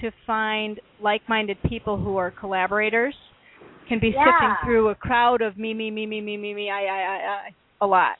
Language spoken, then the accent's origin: English; Iowa, United States; also born or lived in Minnesota / California; Yeah, I was raised in Iowa and then moved from Minnesota to California